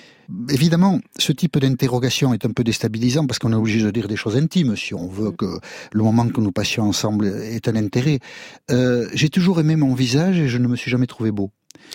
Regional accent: Nouvelle-Aquitaine, France; born there; accent: Basque; Je suis né au Pays Basque, ça s'entend. Et ce qui peut faire mauvais genre chez moi, c'est l'accent, le côté paysan.

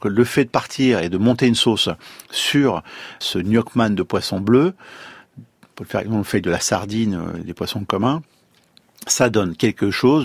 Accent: France; On est français et fiers de l'être.

